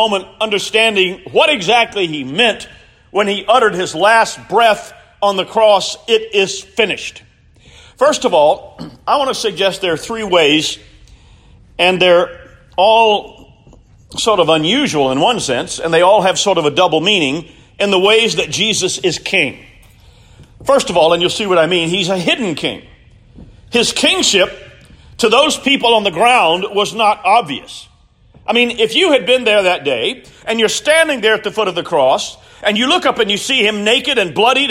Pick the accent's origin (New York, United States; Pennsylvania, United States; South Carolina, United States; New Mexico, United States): South Carolina, United States; Columbia; growing up in the Midlands of South Carolina and Columbia, you know, those of us, we had sort of a snobby attitude about folks here in the upcountry.